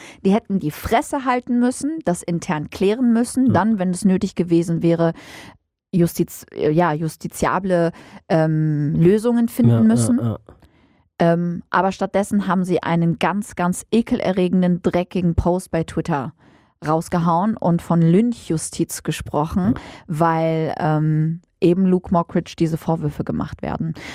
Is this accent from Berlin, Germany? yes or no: no; Cologne, North Rhine-Westphalia, Germany; Und ich komme aus Köln